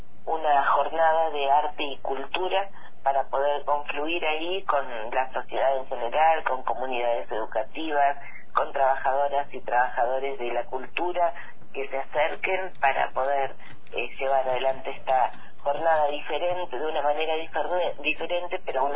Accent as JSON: {"language": "Spanish", "country": "Argentina", "said": "es una pelea que tenemos que dar como pueblo argentino"}